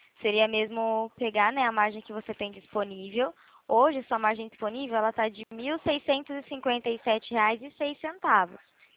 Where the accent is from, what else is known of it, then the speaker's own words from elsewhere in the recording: Limeira, São Paulo, Brazil; Eu sou da cidade de Limeira, do estado de São Paulo.